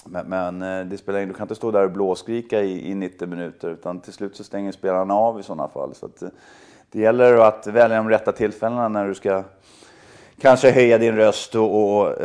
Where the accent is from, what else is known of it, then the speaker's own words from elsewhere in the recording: Stockholm, Stockholm County, Sweden; jag var Stockholmsgrabb